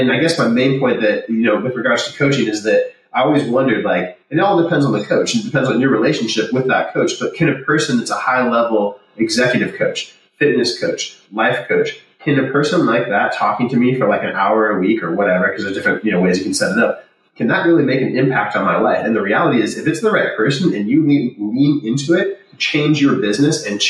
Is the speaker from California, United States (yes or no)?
yes; Laguna Beach, California, United States; now in Santa Cruz, United States; I grew up in Laguna Beach. I live in Santa Cruz.